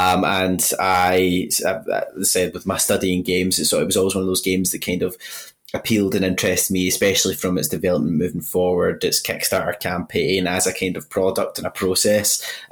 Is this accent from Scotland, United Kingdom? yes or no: yes; Glasgow, Scotland, United Kingdom; accent: Glaswegian; a lot of people couldn't understand my accent at first because I've got, because I'm Glaswegian, we speak a lot of slang.